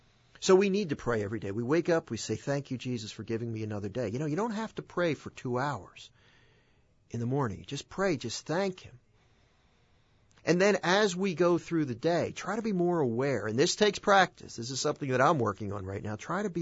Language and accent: English; Philadelphia, Pennsylvania, United States; when I grew up in Northeast Philly in the Busselton area, and my mother was a big collector